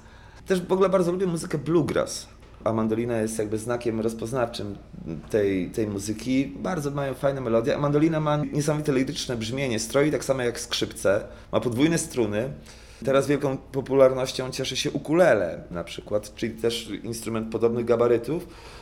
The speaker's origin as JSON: {"language": "Polish", "town": "Bydgoszcz", "region": "Kuyavian-Pomeranian Voivodeship", "country": "Poland", "said": "ja jestem z Bydgoszczy"}